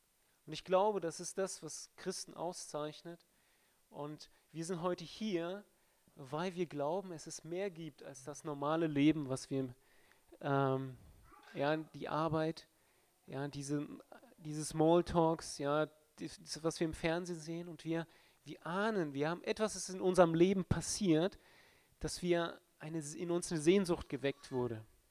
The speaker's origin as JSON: {"language": "German", "region": "Berlin", "country": "Germany", "said": "wir kommen aus Berlin, sind dort als Gemeindegründer unterwegs, in Ost-Berlin"}